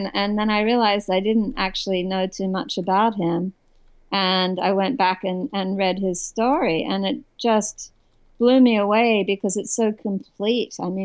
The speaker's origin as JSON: {"language": "English", "country": "Australia", "said": "but me being an Australian of a certain generation, travel was a given. All Australians travel far and hard."}